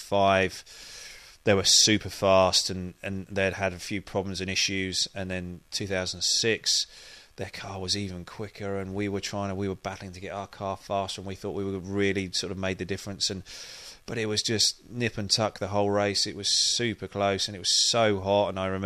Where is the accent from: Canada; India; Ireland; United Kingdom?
United Kingdom; And it's also strange because I'm a Brit and I'm driving for the American manufacturer and the big American team